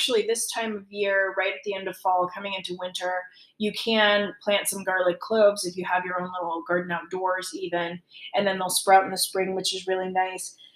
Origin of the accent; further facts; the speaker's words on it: East Coast, United States; I'm from the East Coast, so I'm Italian and Irish.